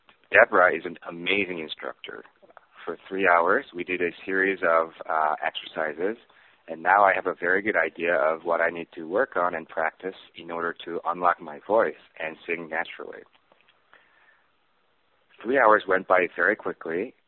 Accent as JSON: {"language": "English", "town": "Cambridge", "region": "Massachusetts", "country": "United States", "said": "I'm from Cambridge, Massachusetts."}